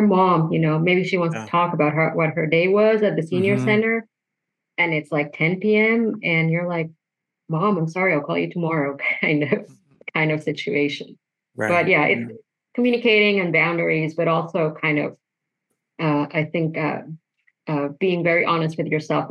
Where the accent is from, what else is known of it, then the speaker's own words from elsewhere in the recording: Mexicali, Baja California, Mexico; And I come from a border town. I'm from the north. I'm from Mexicali.